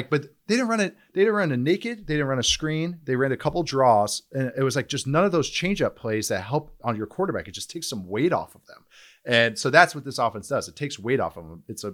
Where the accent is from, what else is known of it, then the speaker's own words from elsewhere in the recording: Midwest, United States; Can you believe I'm from the Midwest?